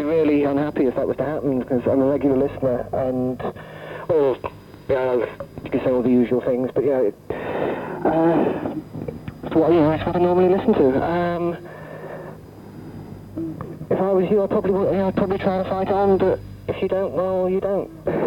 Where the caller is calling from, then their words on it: Wolverhampton, West Midlands, United Kingdom; I'm calling from Wolverhampton.